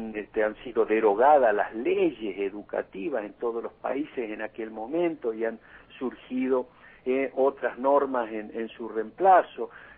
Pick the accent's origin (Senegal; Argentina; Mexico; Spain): Argentina; cuando nosotros decimos de que estamos como argentinos, un poco retrasados en esta disputa ideológica